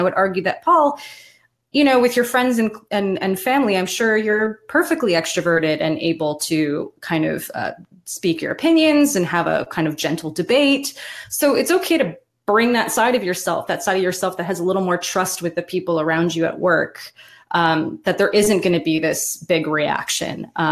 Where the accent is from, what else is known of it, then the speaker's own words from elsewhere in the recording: French Canada, Canada; Well, we're from French Canada, so it's a little different. We're a little, we're a little rough around the edges, okay?